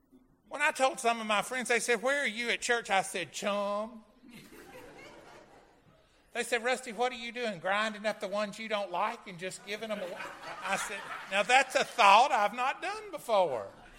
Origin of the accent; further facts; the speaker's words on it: Florida, United States; I grew up in Florida. We grew up on the bay, or a bayou off the bay. We grew up with fishing.